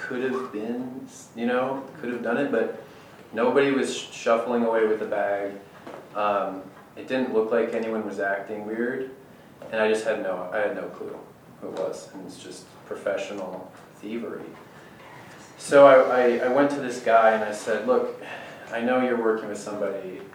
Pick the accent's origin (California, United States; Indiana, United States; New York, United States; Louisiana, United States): California, United States; You know, I'm from California where it's legal, so cool interaction.